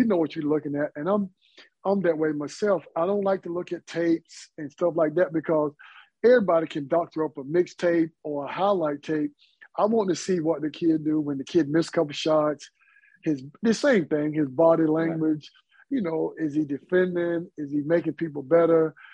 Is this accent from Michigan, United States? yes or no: no; Greenville, North Carolina, United States; I'm from North Carolina, actually. Greenville, yeah.